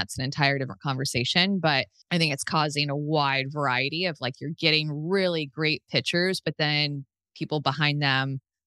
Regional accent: Austin, Texas, United States; And I am from Austin. So it's nice to have some home games.

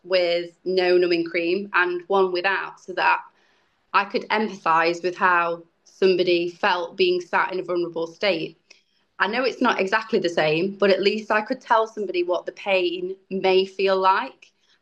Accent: Yorkshire and the Humber, United Kingdom; I am from Yorkshire and I make the best brew going.

